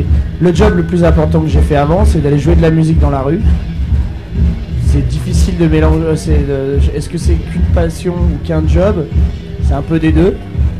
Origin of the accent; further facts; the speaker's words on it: Rouen, Normandy, France; also born or lived in Grenoble / Lyon; now in Saint-Étienne, France; Je suis né à Grenoble. J'ai grandi dans une cité à Rouen. Après j'habitais 8 ans à la Croix-Rousse. Là ça fait 8 ans que j'habite à Saint-Étienne.